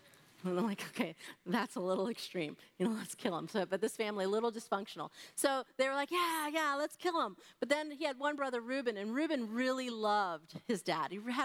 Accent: Washington, District of Columbia, United States; Now, I grew up on the East Coast and in D.C. we had lots of traffic circles.

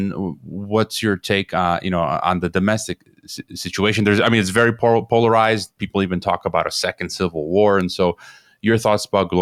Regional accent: Chicago, Illinois, United States; now in Mexico; Okay, because I by chance I'm from Chicago, but I'm you call me an American Mexican. I became a Mexican national 5 years ago.

